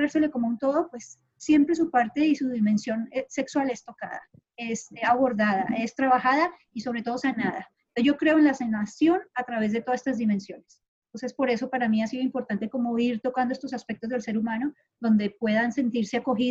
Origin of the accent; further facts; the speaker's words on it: Colombia; also born or lived in Honduras; now in Panama; salí hace mucho rato de Colombia, yo soy de Colombia, entonces estuve como unos años viviendo en Honduras, otros llevo acá pues ya 11 años en Panamá.